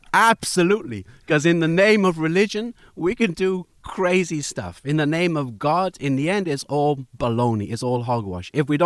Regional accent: Wales, United Kingdom; I was a cradle Catholic, had to go to church every Sunday with my family. I'm from Wales.

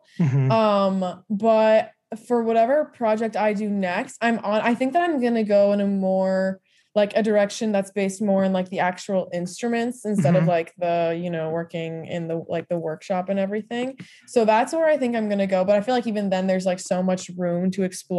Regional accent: New Jersey, United States; now in Boston, United States; Yes, I'm based in Boston. I'm from Jersey.

